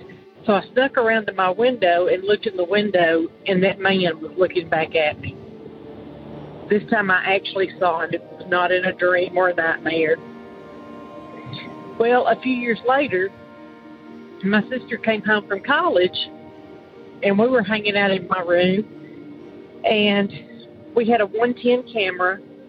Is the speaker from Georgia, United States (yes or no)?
no; Texas, United States; I'm from Extreme Northeast Texas.